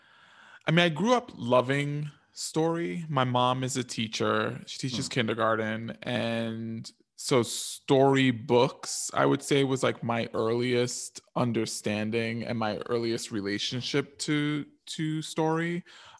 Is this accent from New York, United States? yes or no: yes; New York, United States; And I grew up in New York, and this was in the 80s.